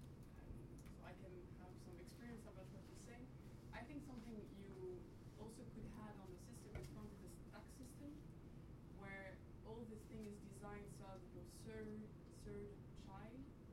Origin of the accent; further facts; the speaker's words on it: France; I'm a PhD student here. I'm from France.